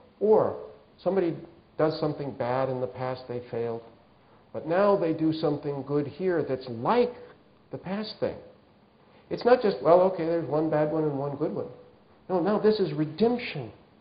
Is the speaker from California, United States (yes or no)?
yes; California, United States; but I'm from Southern California, and I once woke up and there was a rattlesnake